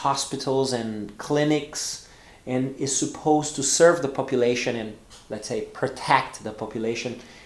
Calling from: Porto Alegre, Rio Grande do Sul, Brazil; English is a second language

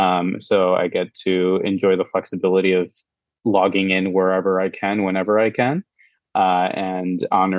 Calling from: Jakarta, Indonesia; And I'm joining today from Jakarta, Indonesia.

